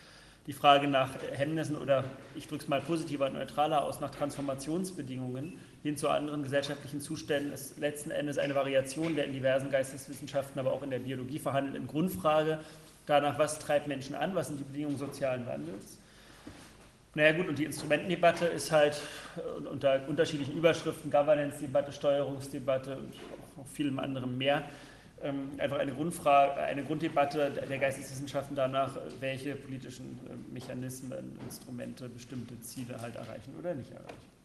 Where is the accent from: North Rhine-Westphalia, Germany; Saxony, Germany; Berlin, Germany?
Saxony, Germany; Leipzig; auch wenn ich als Leipziger natürlich sehr häufig schon durch Erlangen gefahren bin.